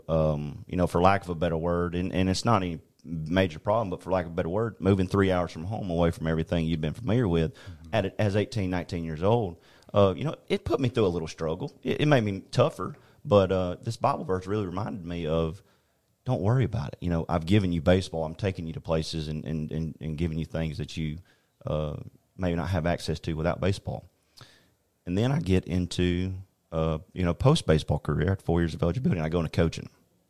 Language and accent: English; Childersburg, Alabama, United States; Well, I grew up in Childersburg, not far from here, and had a really supportive mom and dad